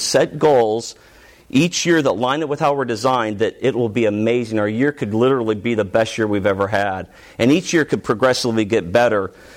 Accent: Los Angeles, California, United States; Now, when I grew up in Los Angeles, California. We grew up on a lake.

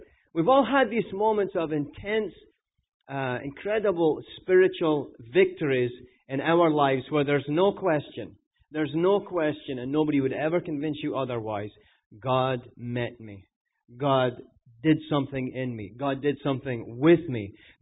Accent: Scotland, United Kingdom; now in United States; I'm from Scotland. This is America.

